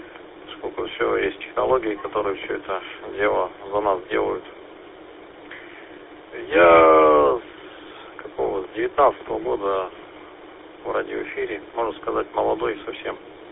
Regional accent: Kazakhstan; moved away; Да, я тут сам родом с Казахстана. Приехал в 2020 году, 5 лет как тут здесь живу. Ну, ПМЖ с переездом

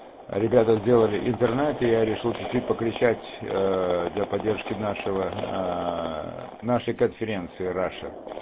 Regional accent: Crimea, Ukraine; когда я вернусь обратно домой в Крым, я сам из Крыма.

